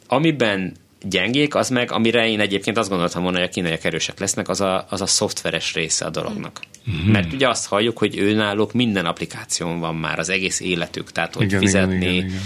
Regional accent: Hódmezővásárhely, Csongrád-Csanád, Hungary; én Hódmezővásárhelyi vagyok, azt ott gyártották

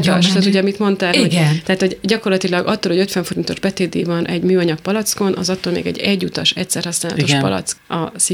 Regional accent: Transdanubia, Hungary; now in Nagykörű, Hungary; Én a Dunántúról, a Dunapartról származom, tehát ott kéne otthon érezni magam.

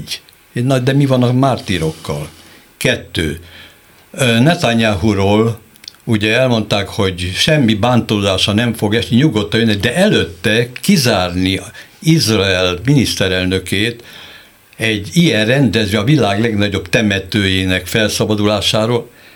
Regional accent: Hungary; Nálunk azt mondták, magyar a magyarral ilyet nem tehet, mert mi magyarok vagyunk.

